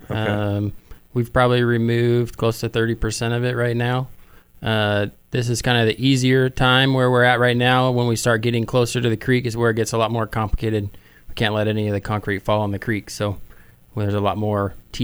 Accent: Springfield, United States; I'm born and raised in Springfield, and then my wife's from Kaiser.

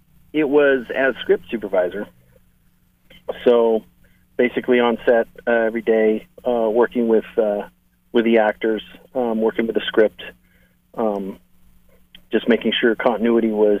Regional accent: Salem, Oregon, United States; now in Los Angeles, United States; Yes, actually, I grew up in Salem my whole life. Family is from around there.

